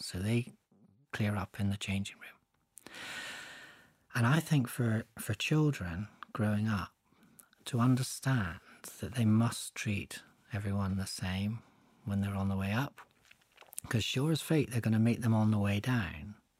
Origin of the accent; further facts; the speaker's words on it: England, United Kingdom; now in Scotland; whether I've ever been treated as an Englishman, which I am, Englishman with a kilt, whether I've ever felt anything other than a welcome in Scotland.